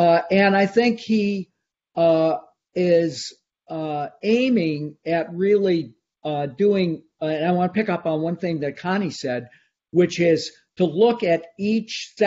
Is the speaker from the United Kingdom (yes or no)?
no; Chicago, Illinois, United States; He, you mentioned the Dream Team, because I'm from Chicago.